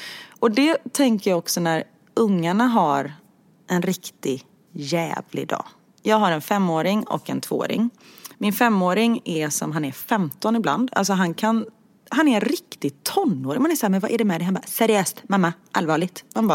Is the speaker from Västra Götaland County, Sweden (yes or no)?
yes; Gothenburg, Västra Götaland County, Sweden; Nej, jag är göteborgare.